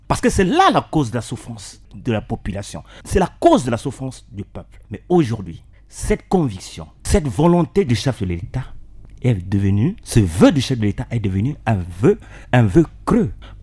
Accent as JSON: {"language": "French", "country": "Central African Republic", "said": "Moi, je pense que nous sommes autour de cette table, c'est que nous sommes des Centrafricains. Nous sommes des héritiers de ce pays."}